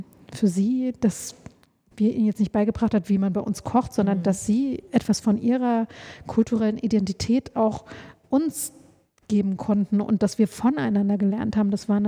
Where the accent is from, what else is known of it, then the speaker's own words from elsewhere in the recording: Thuringia, Germany; jetzt muss ich als Thüringerin aufpassen